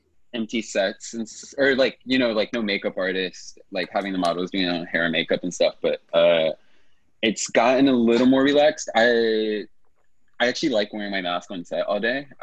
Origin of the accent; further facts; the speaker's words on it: Washington, District of Columbia, United States; now in New York, United States; Our nation's capital. DC area, but I've been in New York for 16 years as of last month.